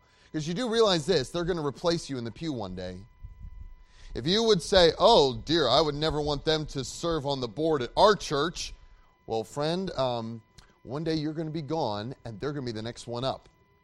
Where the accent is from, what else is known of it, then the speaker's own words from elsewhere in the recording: Wisconsin, United States; She's from Tennessee and I'm from Wisconsin, and so we're from different places.